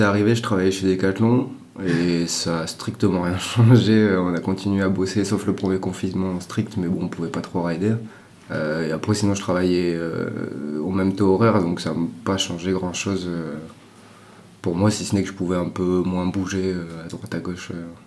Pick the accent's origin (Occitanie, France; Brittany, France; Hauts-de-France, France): Occitanie, France; Toulouse; j'ai 26 ans, je viens de Toulouse, depuis tout petit je suis sur Toulouse